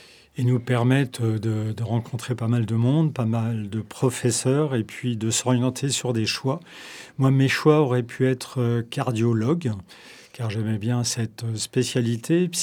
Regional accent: Nantes, Pays de la Loire, France; Je suis nantais.

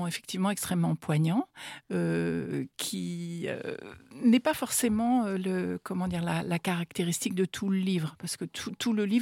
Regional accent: Nantes, Pays de la Loire, France; born there; Moi, j'habitais en Loire-Atlantique, à Nantes, je suis née à Nantes.

